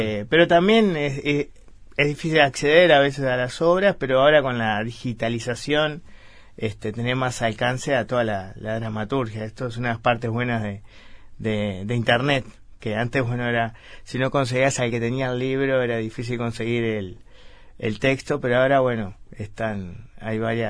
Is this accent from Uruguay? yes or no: yes; Montevideo, Uruguay; born there; Yo nací en Villa Española. que no es del lugar donde comúnmente salen los escritores.